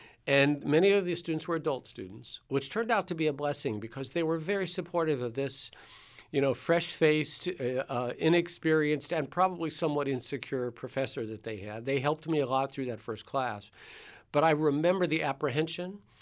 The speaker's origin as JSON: {"language": "English", "town": "Cleveland", "region": "Ohio", "country": "United States", "tie": "born or raised there", "said": "I grew up in the Cleveland, Ohio area, and I delivered the Cleveland Press, which is no longer in existence."}